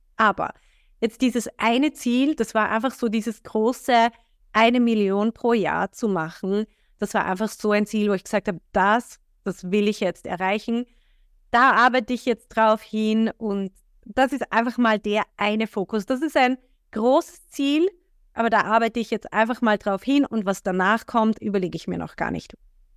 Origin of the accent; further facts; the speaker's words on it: Austria; bei uns in Österreich